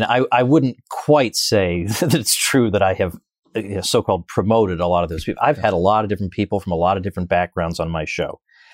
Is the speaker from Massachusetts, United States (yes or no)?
yes; Massachusetts, United States; I grew up in Massachusetts. I got my PhD in New York.